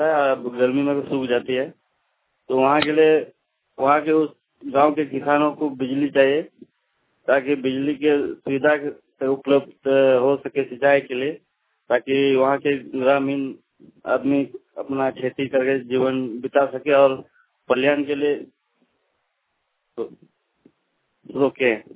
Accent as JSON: {"language": "Hindi", "town": "Suganiwad", "region": "Jharkhand", "country": "India", "tie": "born or raised there", "said": "मेरा गांव सुगनीवाद है"}